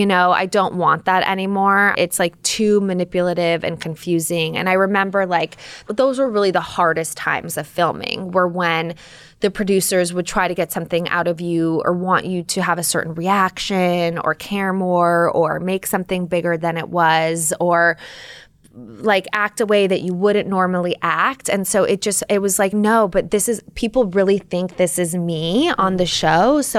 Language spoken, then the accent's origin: English; Los Angeles, California, United States; I grew up in Los Angeles. I went to like a private school on the West Side and I feel like I was around Hollywood.